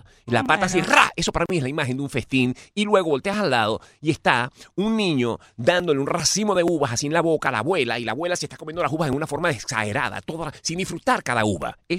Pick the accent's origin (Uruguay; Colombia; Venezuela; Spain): Venezuela; now in Miami, United States; Yo soy venezolano. Y soy venezolano a morir, a rabiar, hasta que muera. Venezolano.